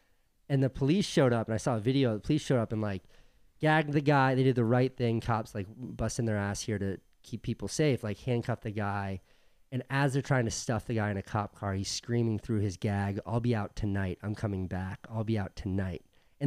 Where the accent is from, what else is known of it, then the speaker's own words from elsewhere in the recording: New York City, New York, United States; now in Venice, United States; But the crime thing is like, so we're from New York City, which means like fucking what, crime? Come on. Like, I know crime from New York.